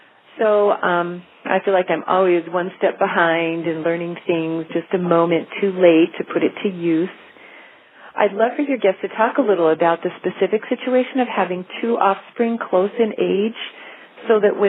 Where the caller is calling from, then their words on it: Wasilla, Alaska, United States; and I'm calling from Wasilla.